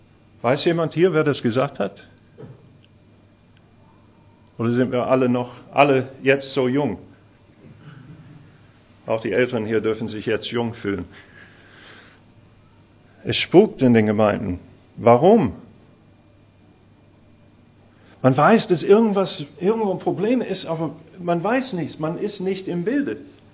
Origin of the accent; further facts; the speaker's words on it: Arkansas, United States; Dort komme ich her, aus Arkansas.